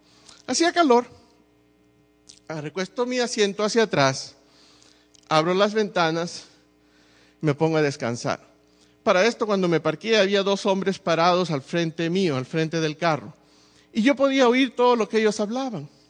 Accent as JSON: {"language": "Spanish", "country": "Peru", "said": "Mira, yo soy peruano."}